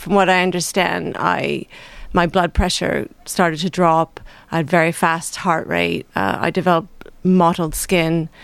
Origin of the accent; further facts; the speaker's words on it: Canada; now in United Kingdom; As you can hear from my accent, I'm from Canada, so my family's in Canada.